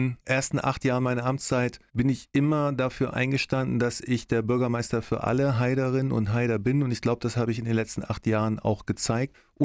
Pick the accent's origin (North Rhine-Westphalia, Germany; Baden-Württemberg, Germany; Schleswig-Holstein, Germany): Schleswig-Holstein, Germany; ich bin 2015 zurückgekehrt in meine Heimat Schleswig-Holstein.